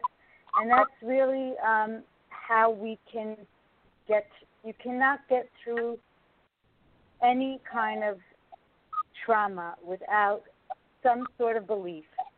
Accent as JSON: {"language": "English", "region": "New York", "country": "United States", "said": "Well, I'm from New York, so, you know, I'm"}